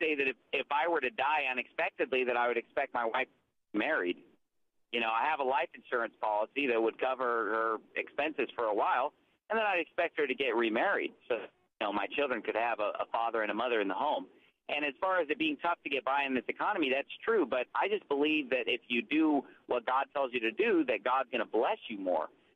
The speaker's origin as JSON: {"language": "English", "region": "California", "country": "United States", "tie": "born or raised there", "lives_now": "Arizona, United States", "said": "Well, I'm from California. I've only lived in Arizona for the last 7 years. Before that, I lived in California. I was born and raised in California."}